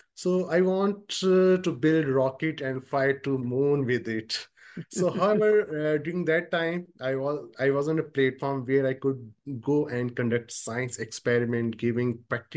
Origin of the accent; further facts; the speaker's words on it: Sindh, Pakistan; English is a second language; from Pakistan. I live in Karachi.